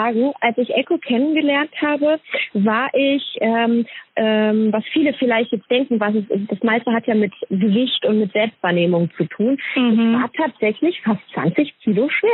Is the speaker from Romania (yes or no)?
no; Poland; ich bin Polin und sowas alles.